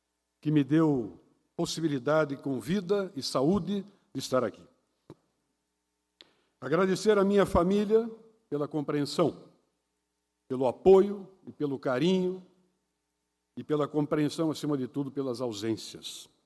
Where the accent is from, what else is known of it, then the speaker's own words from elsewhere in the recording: Santa Catarina, Brazil; also born or lived in Rio Grande do Sul; Minha certidão de nascimento é do Rio Grande do Sul, mas o meu coração, culturalmente ligado à minha terra natal, está fincado aqui, neste território catarinense.